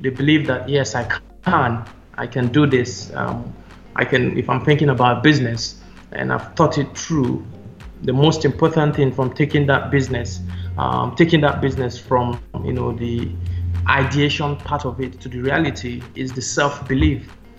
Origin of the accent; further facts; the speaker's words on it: Enugu State, Nigeria; I'm from Enugu State. Enugu State is in the eastern part of Nigeria, and I'm 27 years old.